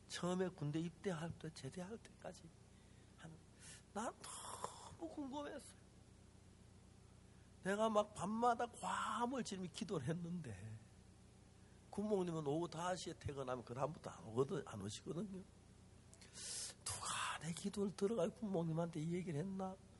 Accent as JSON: {"language": "Korean", "region": "Gyeongsang", "country": "South Korea", "accent": "Gyeongsang dialect", "said": "제가 경상도 사투리 쓰듯이"}